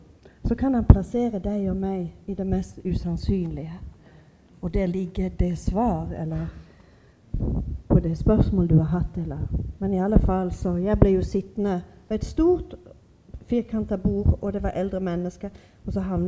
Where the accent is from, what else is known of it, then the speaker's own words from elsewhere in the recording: Flekkefjord, Agder, Norway; now in Sweden; när jag växte upp i Fläckefjord